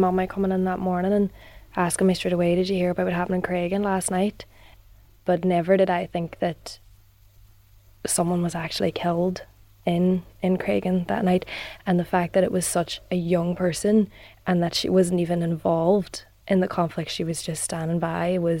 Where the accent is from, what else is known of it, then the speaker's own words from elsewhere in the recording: Lifford, County Donegal, Ireland; I'm from Lufford, right on the border, of course